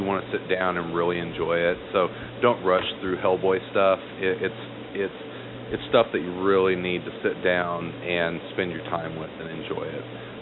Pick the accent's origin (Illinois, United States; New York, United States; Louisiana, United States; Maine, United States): New York, United States; as a New Yorker, you kind of have to dig the idea of New York as a demilitarized zone, at least in comic books.